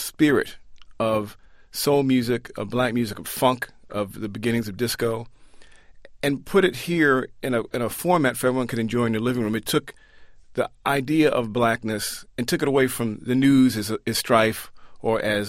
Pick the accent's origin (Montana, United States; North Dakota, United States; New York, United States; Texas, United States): New York, United States; Brooklyn; I grew up in Brooklyn, New York, and my sister was a couple of years younger than me and a very big dancer.